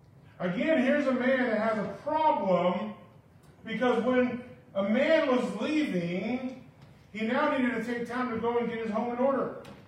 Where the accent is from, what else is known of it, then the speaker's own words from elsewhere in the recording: Brazil; When I grew up in Brazil, when someone died, within 24 hours, they had to be in the ground.